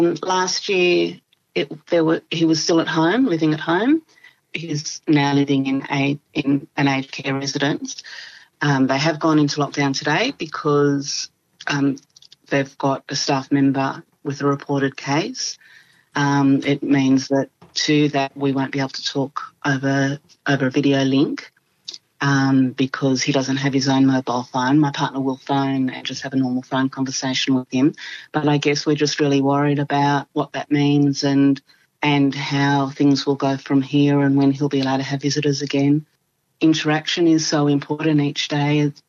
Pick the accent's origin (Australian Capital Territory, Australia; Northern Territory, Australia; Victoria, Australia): Australian Capital Territory, Australia; Canberra; I'm from Canberra.